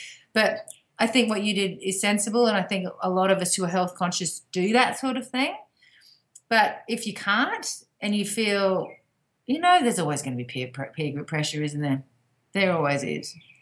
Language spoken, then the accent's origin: English; Australia; I'm so very, very happy I'm Australian